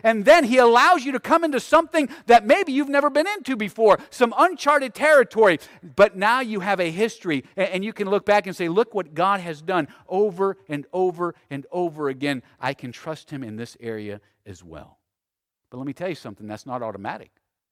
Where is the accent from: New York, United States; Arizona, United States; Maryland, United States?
Arizona, United States; Tucson; I grew up in Tucson.